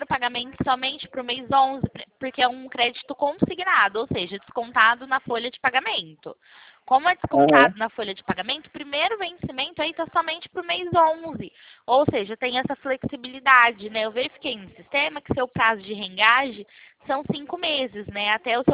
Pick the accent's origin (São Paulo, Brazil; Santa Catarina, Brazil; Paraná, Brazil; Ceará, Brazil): São Paulo, Brazil; eu sou de São Paulo.